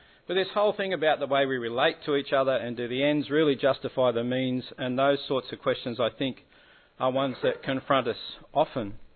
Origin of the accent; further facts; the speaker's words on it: New South Wales, Australia; I didn't grow up in Queensland. I grew up in New South Wales, just outside of Parramatta.